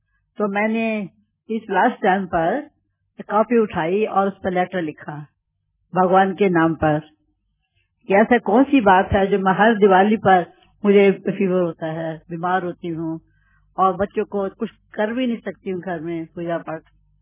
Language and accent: Hindi; Lahore, Punjab, Pakistan; लेकिन हम आए पाकिस्तान से, लाहौर से आए हम